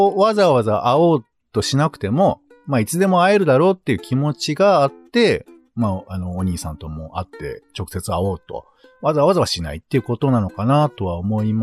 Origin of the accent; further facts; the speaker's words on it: Tokyo, Japan; 俺の東京出身、東京育ちだから